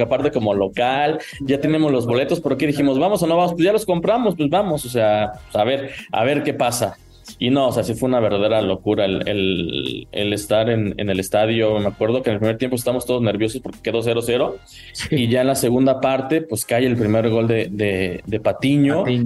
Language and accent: Spanish; Querétaro, Mexico; Yo soy de Querétaro.